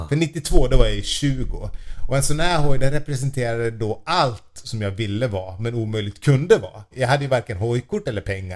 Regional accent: Falun, Dalarna County, Sweden; när jag var hemma i Falun och hälsade på mamma och pappa.

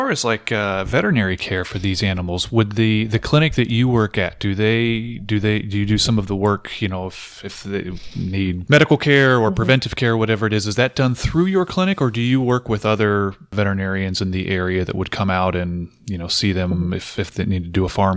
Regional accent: California, United States; I come from Southern California. We didn't have backyard chickens or certainly no geese or anything.

